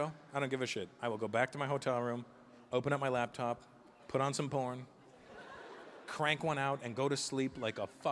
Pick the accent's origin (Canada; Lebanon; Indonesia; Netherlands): Canada; now in United States; You know, being a Canadian living in America